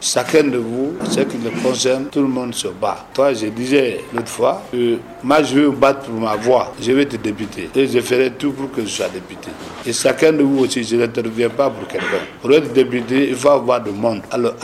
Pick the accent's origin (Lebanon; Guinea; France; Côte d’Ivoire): Guinea; Boké; born there; Bien sûr, je dis Bokeh, même si je suis né là-bas, mais je suis national, je suis guinéen.